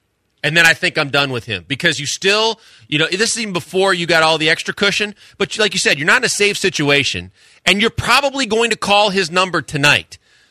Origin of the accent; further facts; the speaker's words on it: Milwaukee, Wisconsin, United States; I grew up in Milwaukee, and just like religion, my parents made me start bowling when I was three